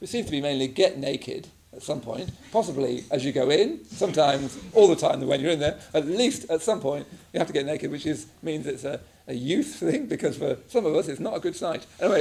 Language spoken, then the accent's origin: English; England, United Kingdom; I come from England where an oak tree in the middle of the field just wants to do that incredible oak tree thing